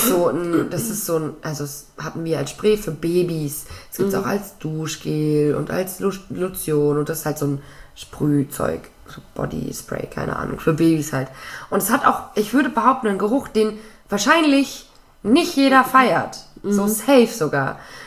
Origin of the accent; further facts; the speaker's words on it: Spain; Das ist meine Kindheit in Spanien.